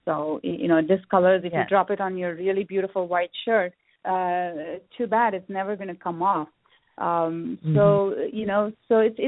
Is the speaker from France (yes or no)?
no; India; based on my own cultural background, I'm from India, so I'm very familiar with how to use these spices